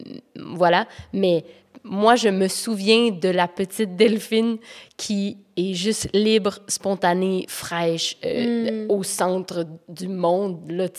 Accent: Rimouski, Quebec, Canada; puis je viens de Rimouski. Fait qu'il n'y avait pas 1000 opportunités.

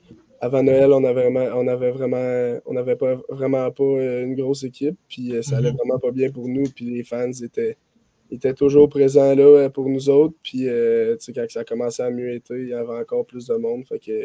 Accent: Drummondville, Quebec, Canada; Je viens de Drummondville. J'ai joué 2 ans pour les Huskies de Rouyn-Noranda à 17 et 18 ans. À 19, avant la saison, j'ai été changé à Gatineau.

